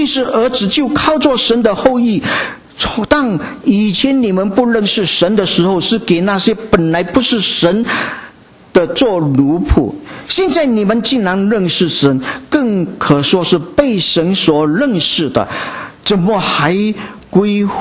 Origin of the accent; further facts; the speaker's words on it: China; 我们中国人的传统，如果不触犯圣经的原则，我们可以保留。